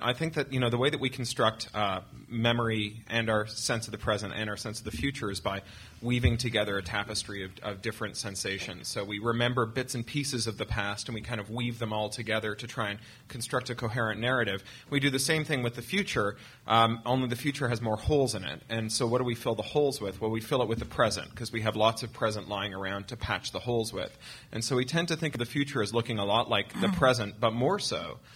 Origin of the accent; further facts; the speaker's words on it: Canada; now in Los Angeles, United States; I'm just finishing up at USC, so I'm a temp Angeleno. I have a Fulbright there. I'm a Canadian, so I'm the dirty foreigner in your midst.